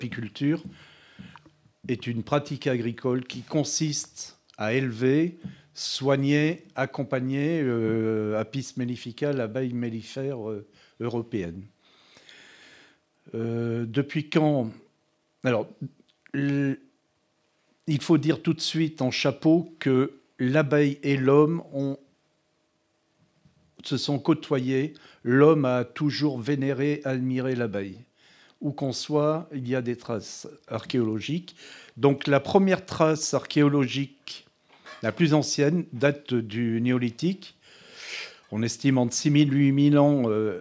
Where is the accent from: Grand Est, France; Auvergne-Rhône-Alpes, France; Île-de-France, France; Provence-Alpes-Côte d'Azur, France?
Auvergne-Rhône-Alpes, France; Le Puy-en-Velay; Mon père en avait, je viens du Puy-en-Velay, à côté d'une commune.